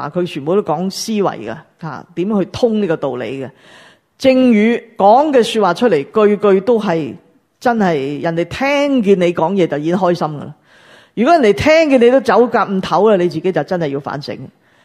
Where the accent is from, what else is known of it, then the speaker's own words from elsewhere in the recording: China; 你不要以为你我们中国人最威水